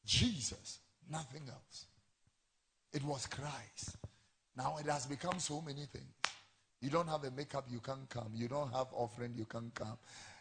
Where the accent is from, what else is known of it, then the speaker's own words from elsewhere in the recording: Tesano, Greater Accra, Ghana; born there; also born or lived in Fadama / Abeka; I was born in Tesano, I lived in Fadama and Abeka.